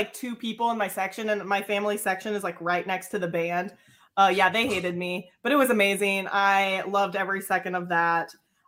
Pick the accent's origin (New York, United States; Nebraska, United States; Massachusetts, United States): Nebraska, United States; Omaha; born there; So I'm actually, I was born in Omaha. My family's up there.